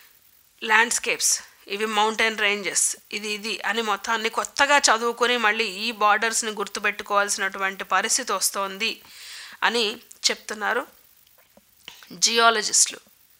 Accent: Hyderabad, Telangana, India; నా చిన్నప్పుడు హైదరాబాద్లో ఉన్న చలికి ఇప్పుడు హైదరాబాద్లో ఉన్న చలికి అసలు ఇంచి కూడా సంబంధమే లేదు.

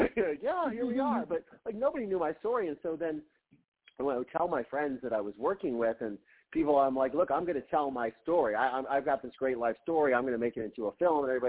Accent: Ohio, United States; growing up in Ohio, it's a small state, but we have a population with 5-10 million, you know.

